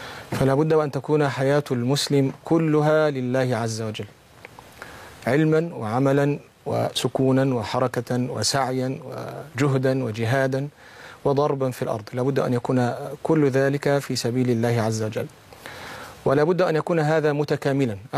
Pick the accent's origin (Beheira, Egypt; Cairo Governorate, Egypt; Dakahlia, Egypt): Beheira, Egypt; born there; من مواليد البحيرة سنة 63.